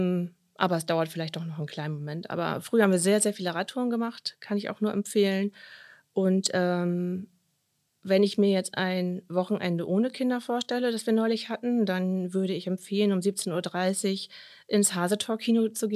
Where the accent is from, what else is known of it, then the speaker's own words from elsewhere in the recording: Lower Saxony, Germany; now in Osnabrück, Germany; Und es war mir eigentlich zu nah an meiner Heimat, im Emsland.